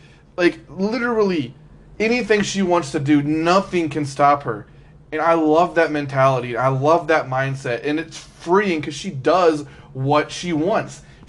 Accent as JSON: {"language": "English", "town": "Liberty", "region": "Missouri", "country": "United States", "tie": "born or raised there", "said": "I grew up in Liberty, a little suburb of Kansas City."}